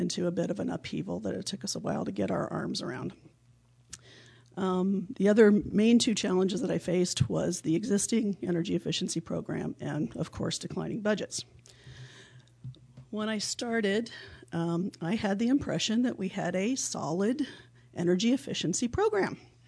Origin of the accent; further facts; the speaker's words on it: California, United States; I'm from Riverside County, which some would have become South California. So I come from an interesting place.